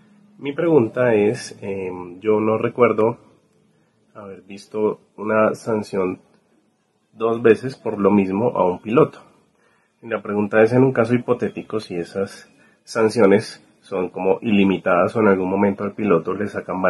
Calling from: Bogotá, Colombia; soy de Bogotá.

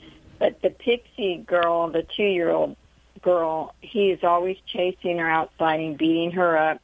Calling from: Crescent City, Florida, United States; I'm calling from Crescent City, Florida.

